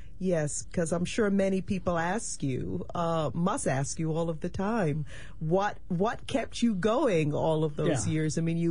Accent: Barbados; I am originally from the Caribbean, from Barbados in particular, and growing up in an environment where the vast majority of people around me were people of African descent

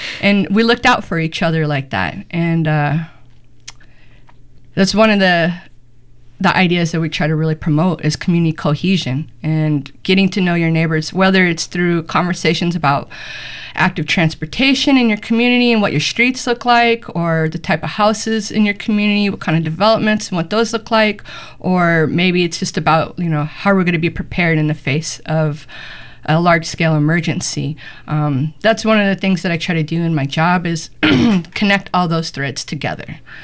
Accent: Portland, Oregon, United States; I grew up in Northeast Portland since 78. My family came to Portland.

